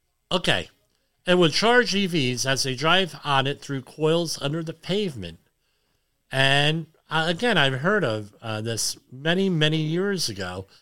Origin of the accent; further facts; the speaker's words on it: Woodridge, United States; My hometown of Woodridge went through this in 2012, where half the town was, well, Woodridge proper was flooded, a good chunk of the town, and whole neighborhoods were abandoned and bought out.